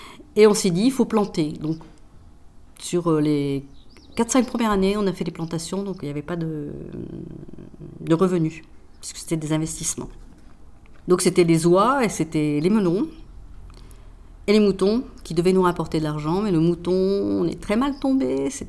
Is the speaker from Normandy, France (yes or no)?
yes; Normandy, France; Moi, je suis de Normandie.